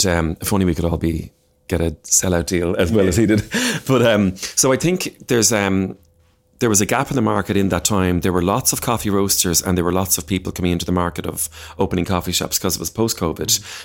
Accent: Dublin, Leinster, Ireland; I'm reminded every time I come to Dublin. I'm from Dublin originally

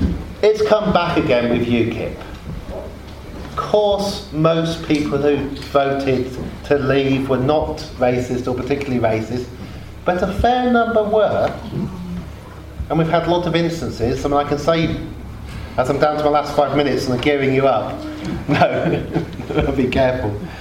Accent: Oxford, South East England, United Kingdom; the area of Oxford we moved to when I was age 6 from Cowley was the area in which the National Front in Oxford were most active.

